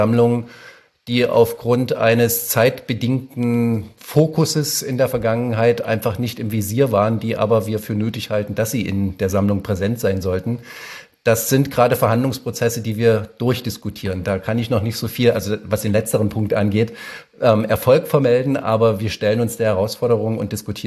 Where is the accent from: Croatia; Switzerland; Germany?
Germany; Dessau, Saxony-Anhalt; Also meine alte Heimat, das Dessau-Wörlitzer Gartenreich